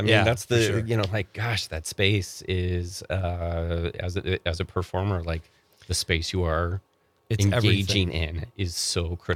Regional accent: Denver, Colorado, United States; I grew up in Denver.

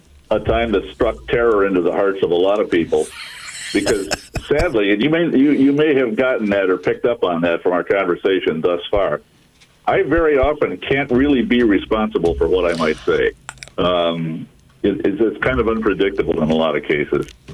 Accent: Kenosha, Wisconsin, United States; born there; I was born in Kenosha.

